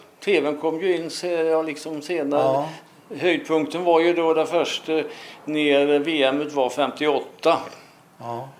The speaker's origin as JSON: {"language": "Swedish", "town": "Kållandsö", "region": "Västra Götaland County", "country": "Sweden", "tie": "born or raised there", "lives_now": "Lidköping, Sweden", "said": "Ja, jag är född 37 på Kållandsö. Och är man då uppfödd på Kållandsö så blir man alltid Kållandsöbo. Trots att jag har bott i Lidköping i hela mitt yrkesverksamma liv."}